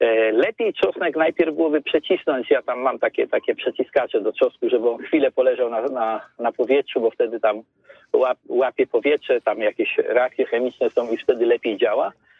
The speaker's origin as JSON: {"language": "Polish", "town": "Kraków", "region": "Lesser Poland", "country": "Poland", "said": "U nas w Krakowie, jeśli wrócę tak trochę, to tak, mamy kartofle, a nie pyrki, tak? I u nas się wychodzi na dwór, a nie na pole, tak?"}